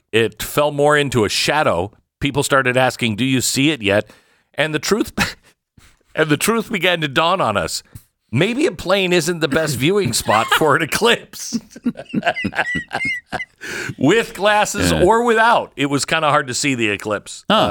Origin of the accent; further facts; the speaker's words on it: Pacific Northwest, United States; Growing up in the Pacific Northwest, it was actually, I think it happened on a sunny day.